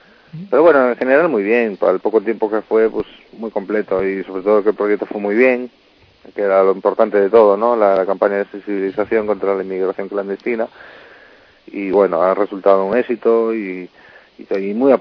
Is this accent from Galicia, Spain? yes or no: yes; Galicia, Spain; Yo como gallego, eso se lo decía aquí a un amigo hoy, ayer, no sé.